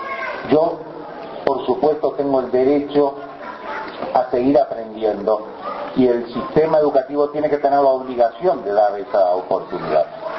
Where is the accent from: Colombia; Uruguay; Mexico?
Uruguay; como uruguayos